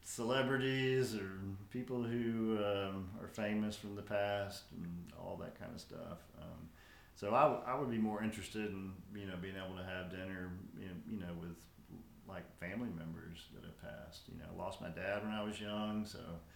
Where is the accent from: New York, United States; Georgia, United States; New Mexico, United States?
Georgia, United States; Stockbridge; also born or lived in Decatur; I was born in Decatur, and I grew up in Stockbridge, Georgia.